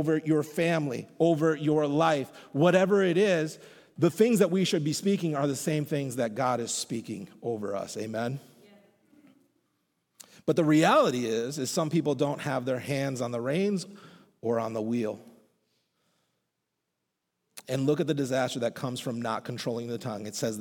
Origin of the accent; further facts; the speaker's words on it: Madison, Wisconsin, United States; and I'm from Wisconsin. Like, I'm from here, right? Like, I grew up a mile from here. Like, I've spent most of my life in Madison.